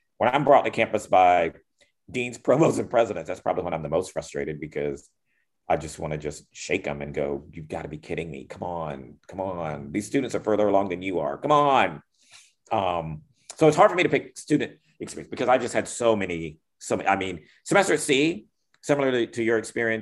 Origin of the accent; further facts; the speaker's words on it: North Carolina, United States; Even growing up in North Carolina, I mean, and I even tell myself, have I suppressed some things or something?